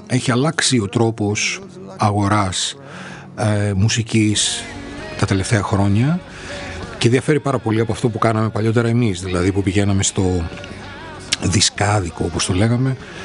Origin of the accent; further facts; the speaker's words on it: Alexandroupoli, Eastern Macedonia and Thrace, Greece; Θυμάμαι αρκετούς από την πόλη μου, από την Αλεξανδρούπολη